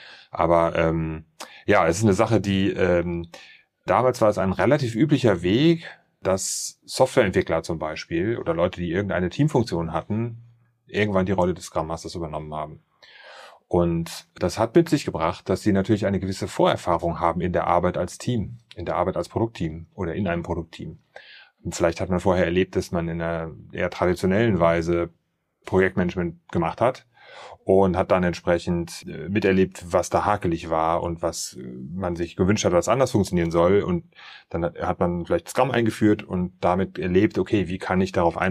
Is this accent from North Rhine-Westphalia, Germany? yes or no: yes; Cologne, North Rhine-Westphalia, Germany; Da war ich sogar als Kölner mal in Düsseldorf